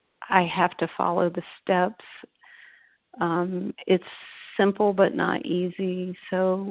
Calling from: Raleigh, North Carolina, United States; I live near Raleigh, North Carolina.

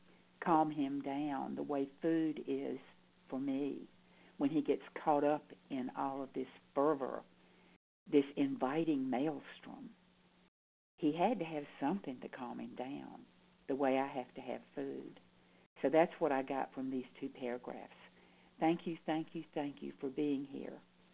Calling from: North Carolina, United States; I'm calling in from North Carolina.

